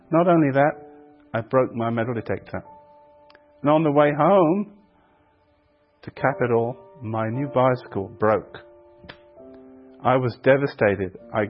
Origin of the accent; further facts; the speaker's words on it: England, United Kingdom; born there; I was born in England to Catholic parents.